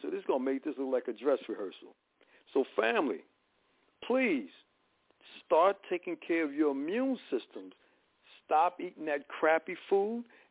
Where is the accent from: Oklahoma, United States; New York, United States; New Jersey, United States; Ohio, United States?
New Jersey, United States; Newark; So I've been in Patterson, I'm from Newark, I've been in Jersey City